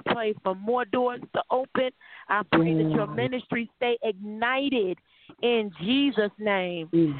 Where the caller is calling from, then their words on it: Chicago, Illinois, United States; I am calling from Chicago, Illinois, supporting the man of God